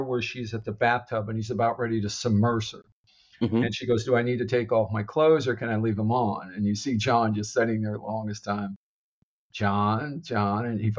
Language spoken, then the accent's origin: English; St. Petersburg, Florida, United States; Well, my hometown of St. Pete, Tampa, Florida, called